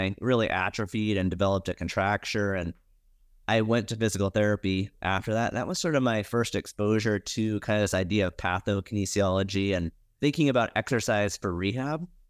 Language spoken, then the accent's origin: English; Montana, United States; Yeah, I grew up in Montana.